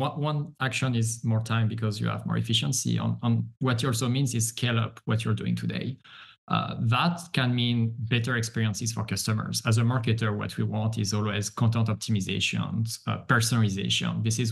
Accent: France; English is a second language; As you can tell, possibly from my accent, I'm French. I'm in what people call an ESL, English second language.

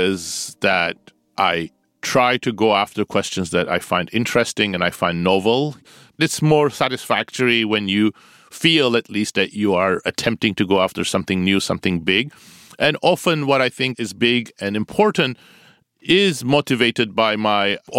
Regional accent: Turkey; I grew up in Turkey.

